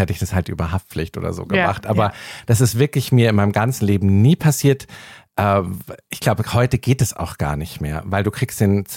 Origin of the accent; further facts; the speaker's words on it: Bavaria, Germany; Ja, aber es ist ja, wie man bei uns in Bayern sagt